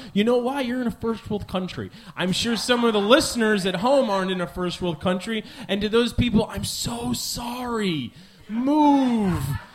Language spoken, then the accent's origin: English; Midwest, United States; And I'm from the Midwest, so, like, you're barely drinking at all.